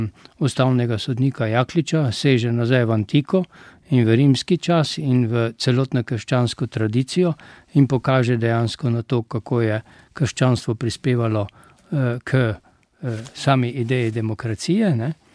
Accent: Prlekija, Slovenia; Če jaz kot Prlek izpostavim samo enega takega

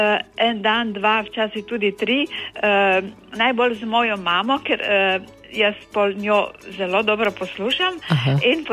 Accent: Prekmurje, Slovenia; accent: Prekmurje dialect; now in Izola, Slovenia; recimo jaz izhajam iz Prekmurja in prekmursko narečje, ki pravijo, da je tudi že tudi kot jezik, ne, prekmurščina, to bo pa sigurno ostalo.

